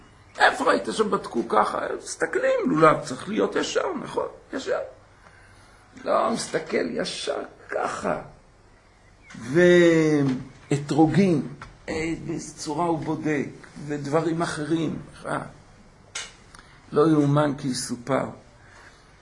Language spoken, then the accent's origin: Hebrew; Kfar Pines, Haifa District, Israel; הייתי רגיל כבר מצעירותי ללכת לרבנים, מקום שגדלתי, בכפר פינס